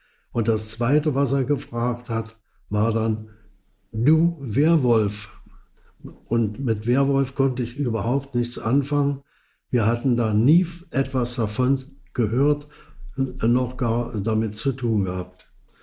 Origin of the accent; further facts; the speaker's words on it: Dresden, Saxony, Germany; also born or lived in Berlin; Anschließend war ich in Dresden